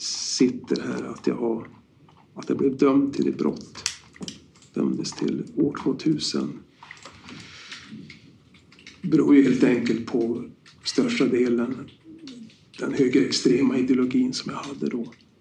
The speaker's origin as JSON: {"language": "Swedish", "town": "Storuman", "region": "Västerbotten County", "country": "Sweden", "said": "då jag var på mina första permissioner hemma i Storuman"}